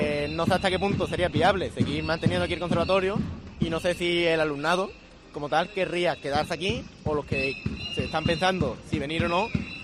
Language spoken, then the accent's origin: Spanish; Lebrija, Andalusia, Spain; now in Jaén, Spain; Yo no soy de Jaén, yo soy de Lebrija. Y yo quería venir a estudiar a Jaén por el conservatorio.